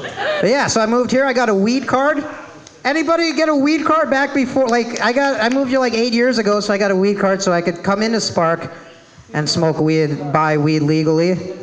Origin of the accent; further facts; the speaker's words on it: Illinois, United States; I'm from Illinois. Weed is very illegal there.